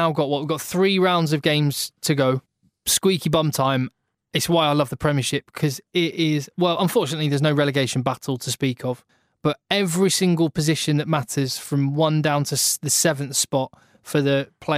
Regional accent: Newbury, South East England, United Kingdom; also born or lived in Bath; now in Manchester, United Kingdom; Both my old local clubs, because I lived in Bath before I came to Manchester. And before that, I grew up in Newbury

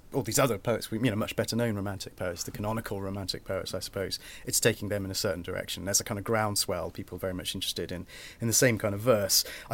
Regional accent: Portsmouth, South East England, United Kingdom; I'm from Portsmouth.

